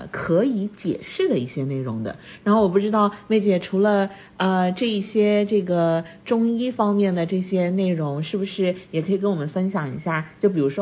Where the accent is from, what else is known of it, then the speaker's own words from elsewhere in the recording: Shanghai, China; 合欢树好像南方有，我是上海的，然后我们会有合欢树